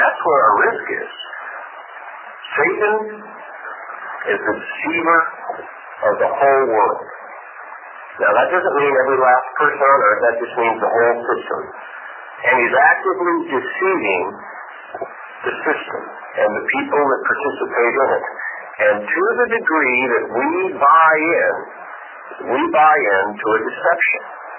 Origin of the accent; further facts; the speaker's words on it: Oregon, United States; now in Kennewick, United States; And I grew up in Oregon, there was fog all over the place.